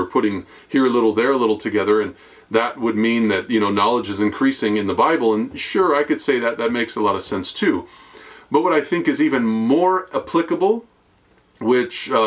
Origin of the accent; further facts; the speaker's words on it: United States; And I'm from America, so what does that mean?